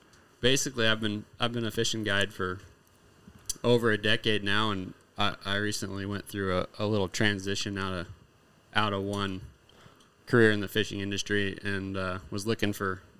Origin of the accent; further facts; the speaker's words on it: Idaho, United States; I'm from Idaho originally